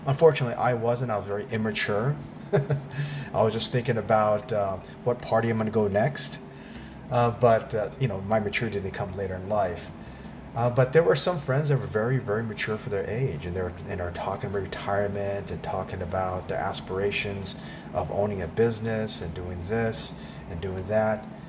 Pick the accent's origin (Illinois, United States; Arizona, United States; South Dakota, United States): Arizona, United States; Latin America has always been part of our lives, living in the Southwest, you know, growing up in Arizona.